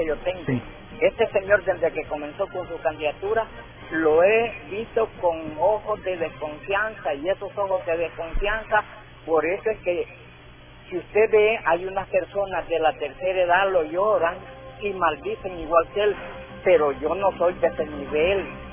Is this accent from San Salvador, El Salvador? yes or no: no; San Vicente, El Salvador; yo soy de San Vicente.